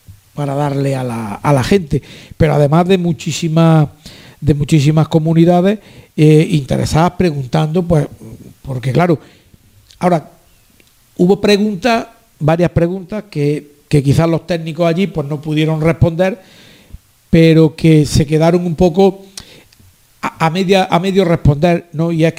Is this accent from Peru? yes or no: no; Andalusia, Spain; como andaluz, como una persona que ha participado en el diseño y en la realización de la estrategia Alzheimer de Andalucía